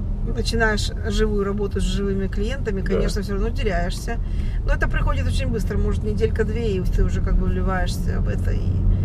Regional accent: Russia; А я ей рассказывала, что вот я из Раши, что я там и там была

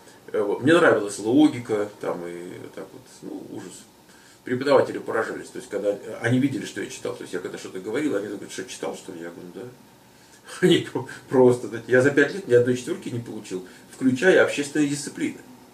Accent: Moscow, Russia; born there; я родился там, на Войковской.

